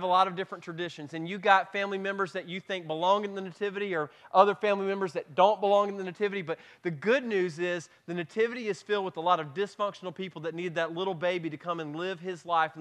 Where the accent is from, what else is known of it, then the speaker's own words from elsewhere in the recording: Moonville, South Carolina, United States; We're not from West Pelzer, we're from Moonville.